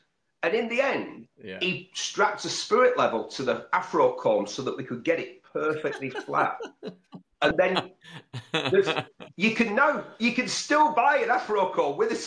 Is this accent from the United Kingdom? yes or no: yes; Bury, North West England, United Kingdom; I'm from Bury